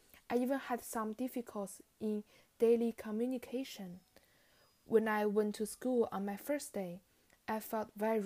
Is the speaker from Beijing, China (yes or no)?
yes; Beijing, China; first language Mandarin; English is a second language; now in Canada; going to talk about how am I being a lifelong English language learner in Canada. I'm from Beijing. I speak Mandarin in mainland China.